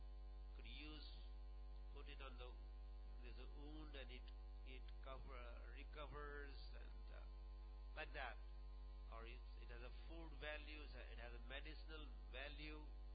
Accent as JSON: {"language": "English", "country": "India", "said": "India has always remained a leading nation. And this knowledge, as an Indian, the Vedic knowledge was on all the continents"}